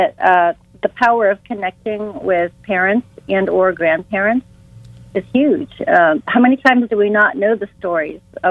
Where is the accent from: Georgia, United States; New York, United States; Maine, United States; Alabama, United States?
Maine, United States; I grew up in Maine, and he lived in Fort Lauderdale, Florida.